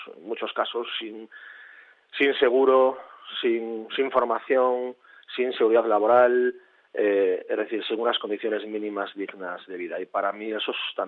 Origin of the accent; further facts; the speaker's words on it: Galicia, Spain; he vuelto para trabajar aquí y para poner en valor mi tierra. Soy nieto de viticultores, mis cuatro abuelos son viticultores. Siempre he visto cómo la tierra nos ha dado de comer y siempre he valorado todo el patrimonio que tenemos en Ribera Sacra.